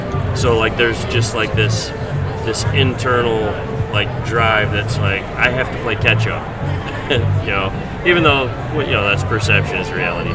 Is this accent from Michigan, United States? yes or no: yes; Detroit, Michigan, United States; I came out from Detroit in February of this year for the Nickelodeon intern program.